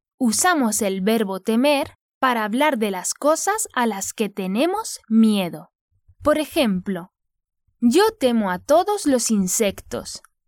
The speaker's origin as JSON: {"language": "Spanish", "town": "Málaga", "region": "Andalusia", "country": "Spain", "said": "Soy de Málaga, una ciudad en la Costa del Sol, al sur de España. Y allí estas cosas no pasan. Nunca nieva."}